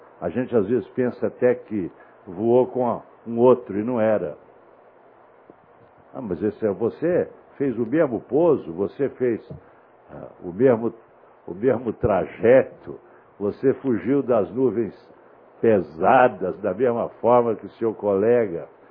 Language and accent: Portuguese; Minas Gerais, Brazil; born there; isso acontece em Minas Gerais, que é o estado, meu estado natal.